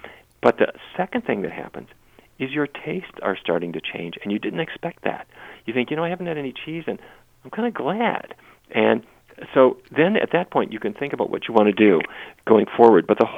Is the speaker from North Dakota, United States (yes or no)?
yes; Fargo, North Dakota, United States; when I was a kid growing up in Fargo, it was roast beef and, you know.